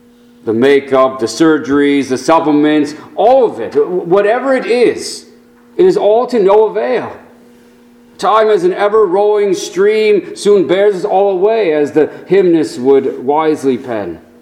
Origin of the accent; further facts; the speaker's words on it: California, United States; Now, I must say that growing up in California, such dramatic transformations were not as readily apparent.